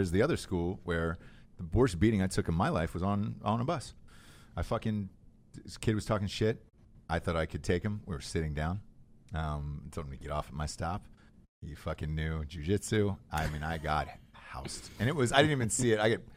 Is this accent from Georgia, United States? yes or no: yes; Georgia, United States; I grew up in Georgia